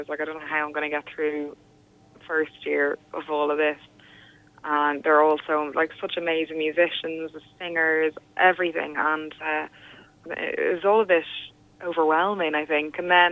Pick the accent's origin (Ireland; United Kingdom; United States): Ireland; Dublin, Leinster; I'm from Dublin, and I was coming towards the end of my schooling in Dublin